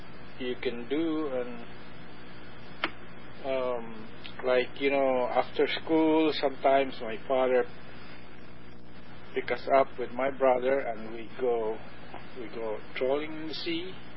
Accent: Philippines; Growing up in the Philippines is, I think, it's fun.

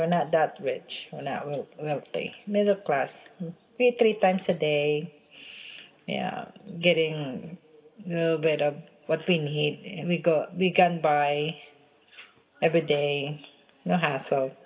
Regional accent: Olongapo, Central Luzon, Philippines; now in United States; I was born in Olongapo City, November 10, 1965.

